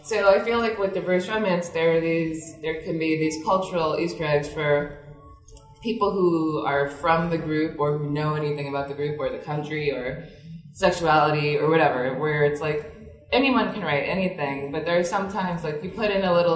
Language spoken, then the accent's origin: English; Nigeria; and I'm also Nigerian.